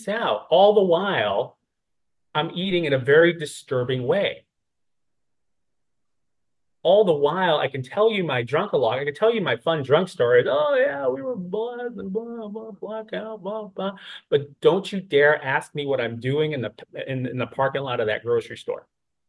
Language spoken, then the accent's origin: English; Chicago, Illinois, United States; I'm originally from Chicago, Midwest is best.